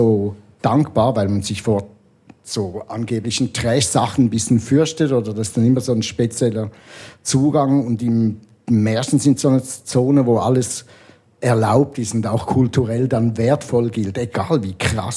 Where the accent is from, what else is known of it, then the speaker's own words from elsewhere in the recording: Switzerland; now in Berlin, Germany; ich komme jetzt aus Berlin, aber schlussendlich bin ich schon Schweizer, ich kenne mich hier aus.